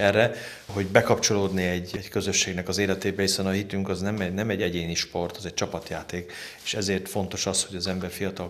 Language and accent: Hungarian; Eperjes, Csongrád-Csanád, Hungary; Én Csongrád megyei vagyok, egész pontosan Eperjesi.